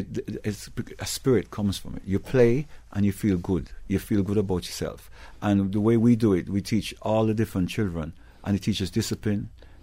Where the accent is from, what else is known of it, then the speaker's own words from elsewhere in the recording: England, United Kingdom; born there; also born or lived in Jamaica; I was born in England from Jamaican parents, and at six, I decided I wanted to play drums.